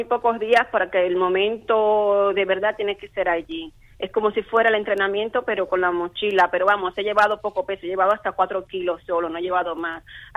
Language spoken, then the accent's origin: Spanish; Cuba; moved away; Señores, os recuerdo que soy cubana.